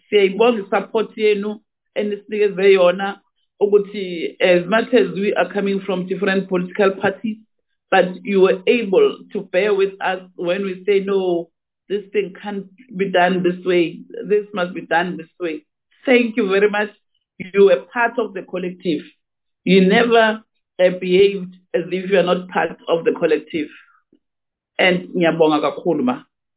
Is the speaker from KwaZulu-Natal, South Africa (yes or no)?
no; Marikana, North West, South Africa; I'm from Marikana